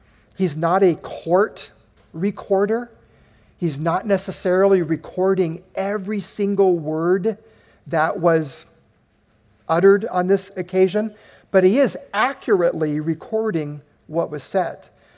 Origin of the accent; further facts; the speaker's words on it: Anaheim, California, United States; And I was raised in the suburbs. I was raised in Anaheim.